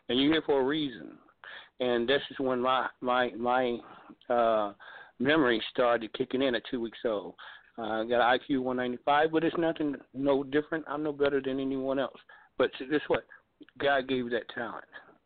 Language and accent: English; Chicago, Illinois, United States; born there; 1960, I was born in Chicago.